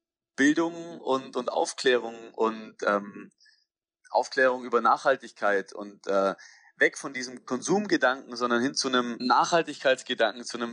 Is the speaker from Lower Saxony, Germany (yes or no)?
no; Bavaria, Germany; weil dessen Sprache verstehe ich als Bayer manchmal auch nicht